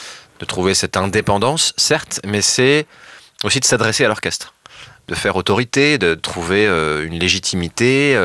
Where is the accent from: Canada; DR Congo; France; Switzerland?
France; Poitiers, Nouvelle-Aquitaine; J'avais une guitare chez moi, à Poitiers, dans ma maison, et un piano dans la pièce du bas.